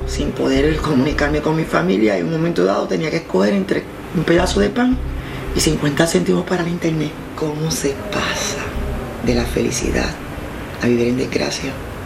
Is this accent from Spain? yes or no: no; Puerto Rico; en una provincia tan pequeña como Barranca, yo soy la cuarta puertorriqueña que le hacen lo mismo.